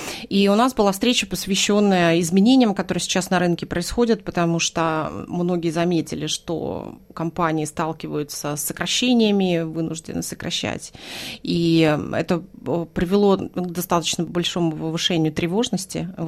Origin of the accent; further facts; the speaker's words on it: Norilsk, Krasnoyarsk Krai, Russia; moved away as an adult; also born or lived in Moscow; now in Australia; Я приехала в Австралию 12 лет назад из Москвы. А сама я родилась и выросла в Норильске.